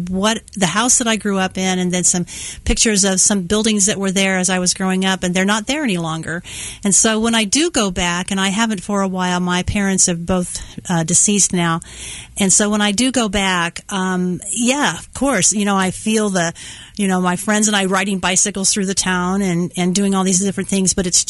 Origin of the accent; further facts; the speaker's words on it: Macy, Indiana, United States; My hometown of Macy, Indiana, had got caught in that great destruction, if you will, of society. It's now a population of about 200 people. When I grew up there, it was 250 people, and so small town America is disappearing.